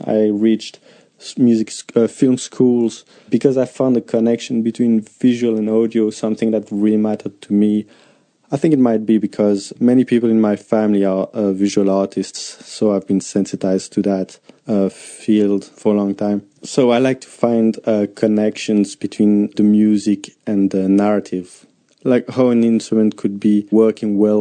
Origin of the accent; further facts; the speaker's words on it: Belgium; 30 years old, I'm from Belgium.